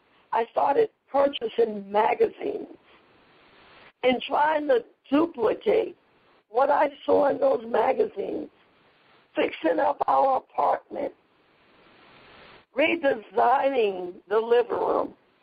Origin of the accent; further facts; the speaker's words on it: Bronx, New York, United States; I was raised in the Bronx, New York, and was really raised in what we considered the ghetto area.